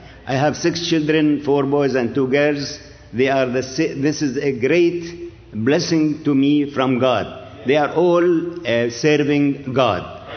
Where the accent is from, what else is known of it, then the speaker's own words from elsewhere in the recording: Syria; English is a second language; I am from Syria. Syria, as you know, in the Middle East, the east of Iraq, and Iraq is the east of Syria, and north Turkey, south Jordan, and west Mediterranean